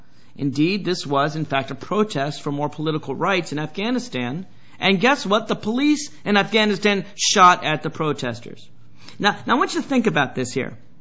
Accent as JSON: {"language": "English", "country": "United States", "said": "I find embarrassing as an American."}